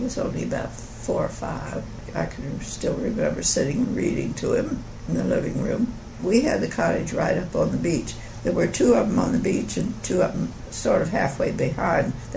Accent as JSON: {"language": "English", "town": "Atlantic City", "region": "New Jersey", "country": "United States", "tie": "born there", "said": "Well, I was born in Atlantic City on the shore of New Jersey"}